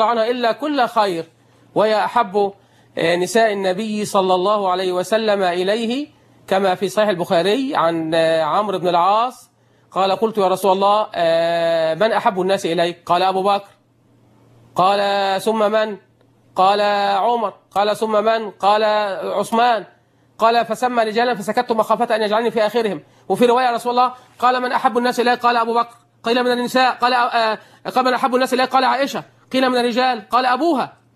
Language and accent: Arabic; Egypt; كتب الحديث اللي في أوروبا محفوظة، كما عندنا في مصر